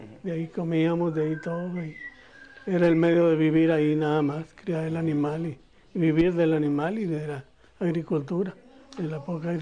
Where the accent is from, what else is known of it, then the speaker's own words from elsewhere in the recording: Canatlán, Durango, Mexico; born there; Y nací en Puerto de Cañas, municipio de Canatlán, Durango.